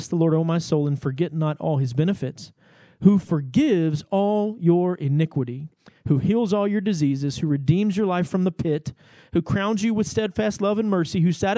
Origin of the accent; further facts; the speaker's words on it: Texas, United States; but I'm from East Texas and we say naked.